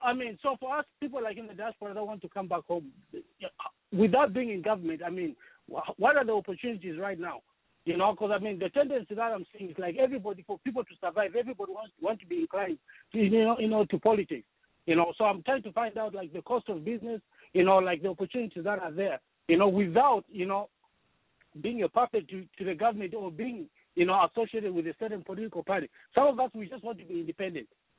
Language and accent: English; Israel; now in Dallas, United States; Yeah, I'm calling you from Dallas.